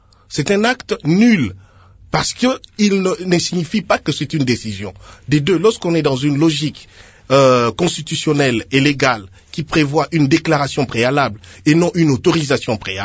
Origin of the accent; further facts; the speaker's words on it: DR Congo; now in Paris, France; Mais en ce qui nous concerne en tant que Congolais debout et les membres des mouvements associatifs qui ont signé le manifeste des citoyens congolais à Paris